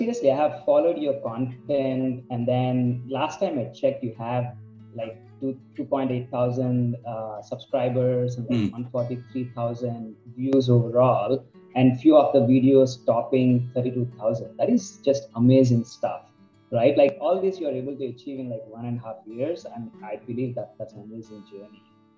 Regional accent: Visakhapatnam, Andhra Pradesh, India; you know, just so that people can call me easy that way. And I come from Vizag, Andhra Pradesh

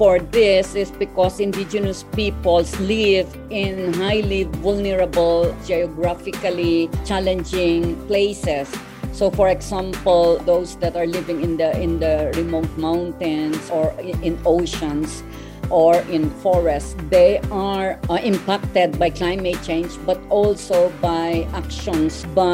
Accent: Cordillera Administrative Region, Philippines; I come from the Cordillera, which is the mountains in the north of the main island of Luzon in the Philippines.

